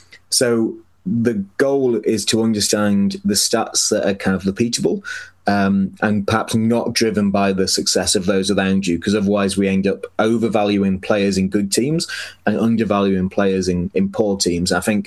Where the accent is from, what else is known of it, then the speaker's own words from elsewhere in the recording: Wales, United Kingdom; I'm Welsh as well